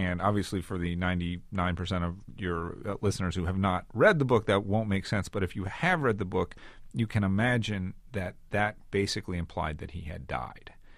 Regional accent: United States; And, as an American, as somebody who's Jewish, I do feel a little bit of the tension of being in these countries

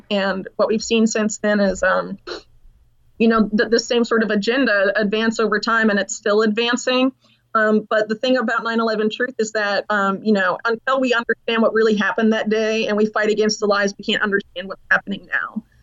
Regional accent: Sarasota, Florida, United States; That's my hometown. So I was there when Bush was there, I guess.

